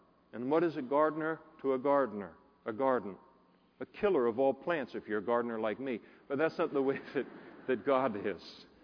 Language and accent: English; California, United States; I grew up in the Napa Valley.